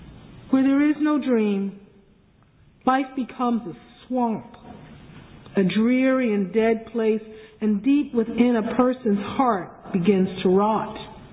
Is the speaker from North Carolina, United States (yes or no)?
no; New York, United States; And though I love to speak as if I were actually born there, I'm a New Yorker, all right? I was born and raised a Muslim